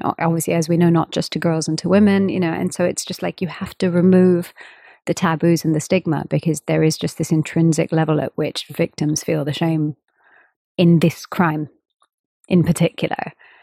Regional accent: India; of course I'm an Indian female musician

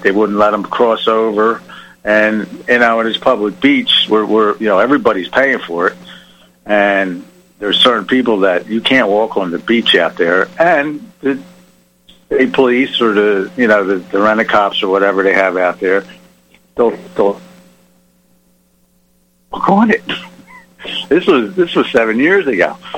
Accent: Abington Township, Pennsylvania, United States; I'm from Abington Township myself. I graduated from Abington High School.

